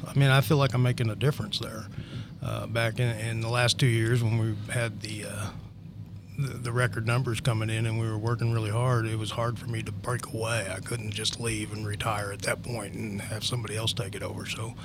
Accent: St. Louis, Missouri, United States; moved away; No, I'm from St. Louis. That's where I claim to have grown up. I came here in 1982.

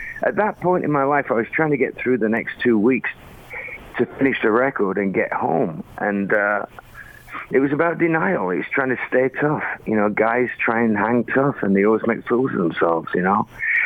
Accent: United Kingdom; I've done that since I was a kid. I mean, it's just part of being British.

